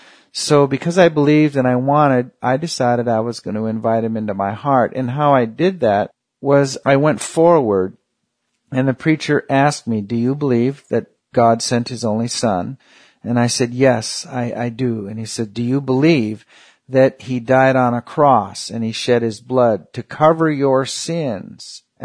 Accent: Anchorage, Alaska, United States; I was born and raised in Anchorage and grew up there. And I went to church all my life

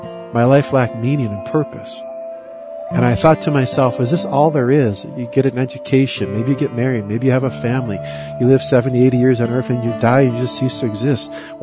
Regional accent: Duluth, Minnesota, United States; I was born and raised in Duluth.

